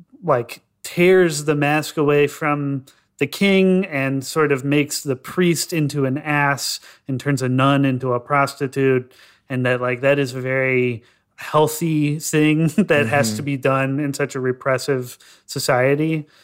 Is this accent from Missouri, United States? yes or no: yes; St. Louis, Missouri, United States; growing up, there's a conservatism in St. Louis that is like unique because we're secretly a Southern city that also is labeled by the South as a Northerner city.